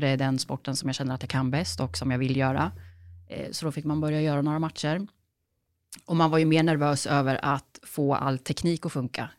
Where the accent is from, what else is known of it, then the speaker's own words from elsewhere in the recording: Motala, Östergötland, Sweden; Alltså jag är ju uppväxt på landet utanför Motala till och med.